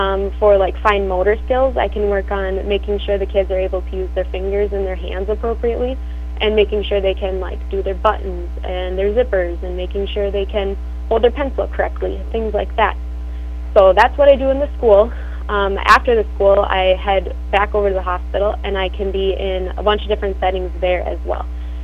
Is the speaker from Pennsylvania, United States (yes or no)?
no; Clarkfield, Minnesota, United States; So I grew up in Clarkfield, Minnesota, and came over to Dawson for school in seventh grade